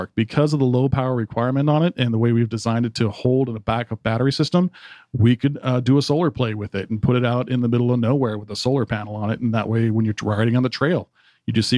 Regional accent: Atlanta, Georgia, United States; Yeah, I back when I first was born here, I was living in the boondocks of East Cobb. But having lived there my whole life

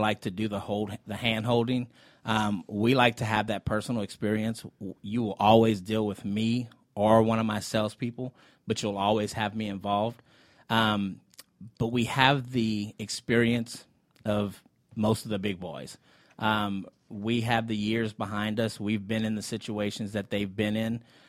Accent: Louisiana, United States; And going back to the fact that I'm born and raised in South Louisiana, a lot of people, you know, Cajun Creole, it's in my blood.

